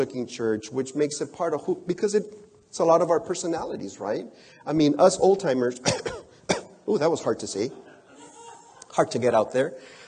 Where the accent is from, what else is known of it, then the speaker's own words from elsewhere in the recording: Mexico; English is a second language; I is from Mexico, and so I talk a little bit slower. So yes, I is. I am from Mexico.